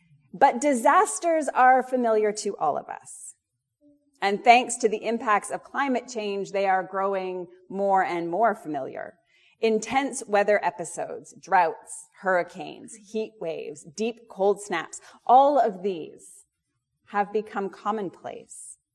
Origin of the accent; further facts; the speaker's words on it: Alberta, Canada; the reason I can't resist talking about plagues of locusts is because I'm from Alberta.